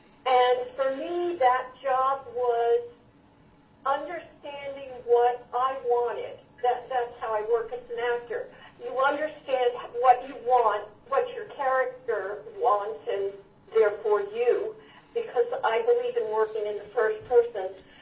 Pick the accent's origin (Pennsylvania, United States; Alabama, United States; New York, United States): New York, United States; and as a New Yorker, a reality that I absolutely loved.